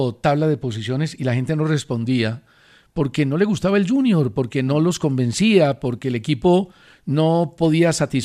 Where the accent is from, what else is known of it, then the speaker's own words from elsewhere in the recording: Barranquilla, Atlántico, Colombia; como barranquilleros y como hinchas